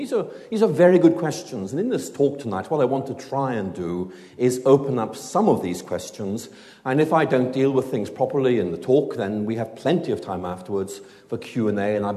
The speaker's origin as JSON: {"language": "English", "region": "Northern Ireland", "country": "United Kingdom", "tie": "born or raised there", "said": "I grew up in Northern Ireland. I've lost my accent"}